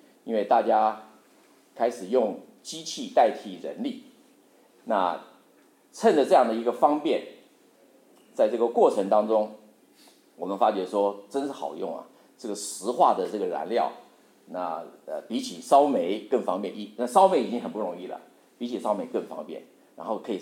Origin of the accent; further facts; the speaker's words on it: Taiwan; 我是从台湾来的，那我父亲是国内安徽啊，我母亲是天津